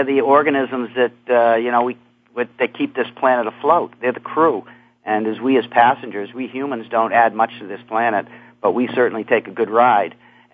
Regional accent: Massachusetts, United States; Well, I was growing up on Cape Cod, so we had water all around us.

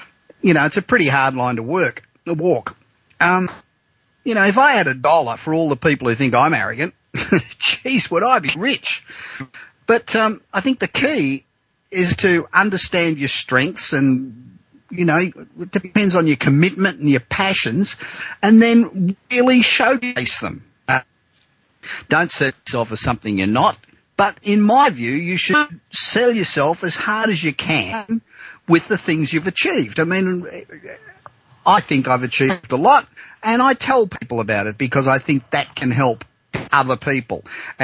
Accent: Los Angeles, California, United States; I look forward to broadcasting again this time next week from my hometown of Los Angeles.

